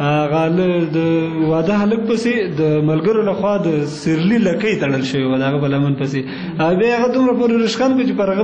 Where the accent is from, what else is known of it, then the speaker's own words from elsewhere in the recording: Kunar, Afghanistan; زه اصلا د کونړ ولایت اوسیدونکی یم